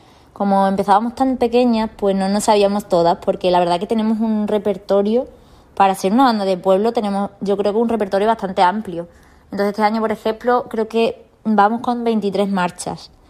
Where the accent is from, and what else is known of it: Campanario, Extremadura, Spain; born or raised there